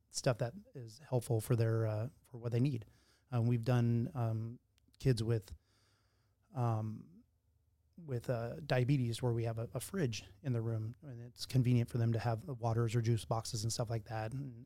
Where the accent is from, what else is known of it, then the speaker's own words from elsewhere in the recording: Spokane, Washington, United States; And born and raised in Spokane. I know a lot of people.